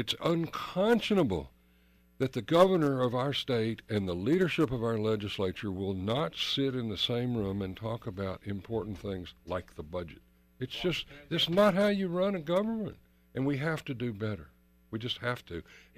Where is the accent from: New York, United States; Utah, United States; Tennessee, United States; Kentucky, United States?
Tennessee, United States; Knoxville; now in Connecticut, United States; I grew up in Knoxville, and I moved to Connecticut 35 years ago.